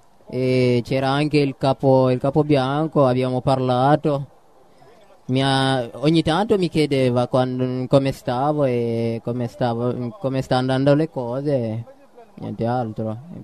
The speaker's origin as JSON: {"language": "Italian", "country": "Guinea", "second_language": "Italian", "lives_now": "Italy", "said": "Vengo dalla Guinea."}